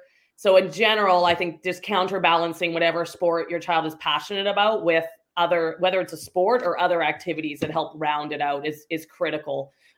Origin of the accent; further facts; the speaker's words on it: British Columbia, Canada; I grew up on Vancouver Island in British Columbia.